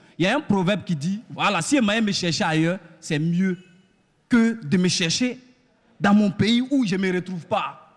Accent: Bobo-Dioulasso, Hauts-Bassins, Burkina Faso; Mais moi, chez moi à Bobo, même demain, il y a des convois toujours.

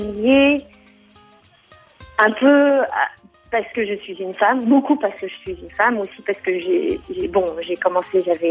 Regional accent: Niger; je suis franco-américaine, mais j'ai grandi dans l'Afrique de l'Ouest et en grande partie au Niger.

